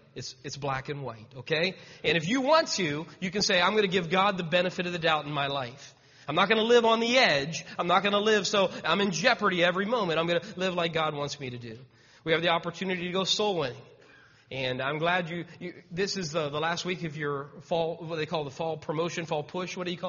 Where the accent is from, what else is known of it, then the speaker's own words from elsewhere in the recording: Ohio, United States; I'm from Ohio